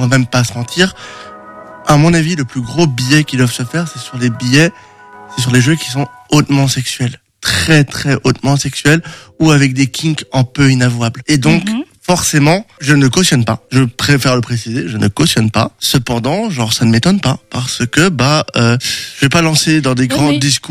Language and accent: French; France; De un, nos voix en tant que Français, déjà, sont pas très importantes pour